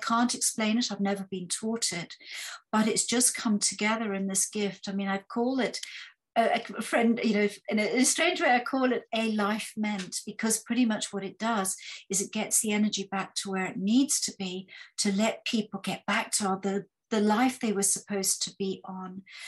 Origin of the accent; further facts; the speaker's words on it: Zimbabwe; now in United Kingdom; Well, very briefly, I grew up in Zimbabwe and came to the UK.